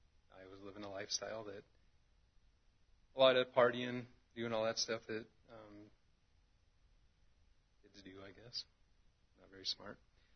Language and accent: English; Montana, United States; I was raised in Montana, very non-Christian society, I guess you could say. It was a small mining town, maybe 25,000 people.